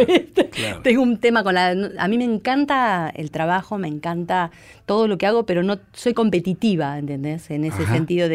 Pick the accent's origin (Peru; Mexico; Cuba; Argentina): Argentina; moved away; ya a fines de, a principios del 90 yo me fui de Argentina, me fui por 3 meses y no volví casi por 10 años.